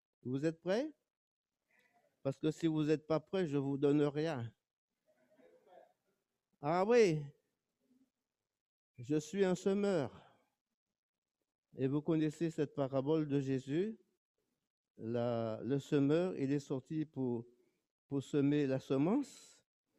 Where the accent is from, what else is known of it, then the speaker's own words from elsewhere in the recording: Martinique; Je suis de la Martinique, moi.